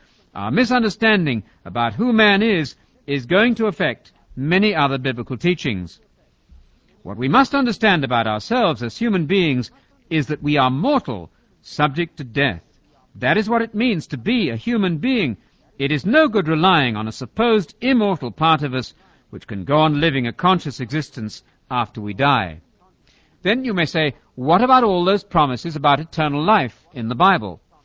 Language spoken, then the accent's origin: English; England, United Kingdom; If I, as an Englishman, say, I'm mad about my flat, my American friends will understand something quite different from an English audience.